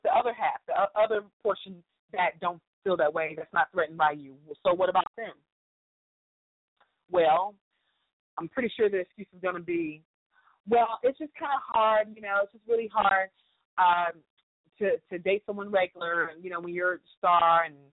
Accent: North Carolina, United States; I'm from North Carolina. I'm not a stranger to hurricanes and having to be in the house for days on end with no lights

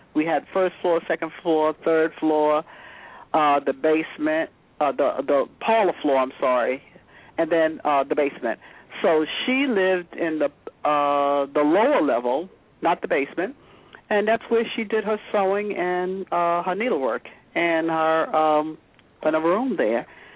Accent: Brooklyn, New York, United States; also born or lived in Long Island; now in Palatine Bridge, United States; I was born in Brooklyn, New York, and lived in Brooklyn for, 25, 26 years until I moved out of Brooklyn into Long Island, New York.

